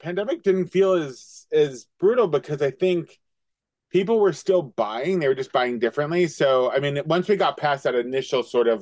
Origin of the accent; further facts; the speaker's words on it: Westchester, New York, United States; growing up in Westchester, so you're in such close proximity to the city.